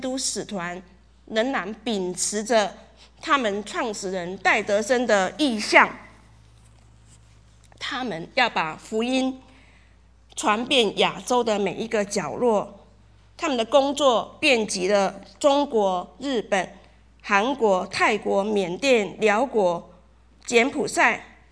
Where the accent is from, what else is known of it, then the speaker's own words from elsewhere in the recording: Taiwan; accent: Taiwanese Mandarin; 我出生在台湾，长在台湾，对于台湾我有一份无法割舍的感情。我讲的是一口标准的台湾国语，同样的我讲的也是一口标准的台湾英文，我全身上下就是到处都是可以感受到那种台湾的味道。